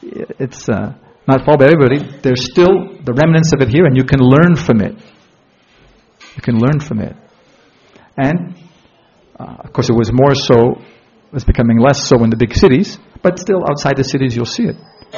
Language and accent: English; Canada; And I just said I was from Canada.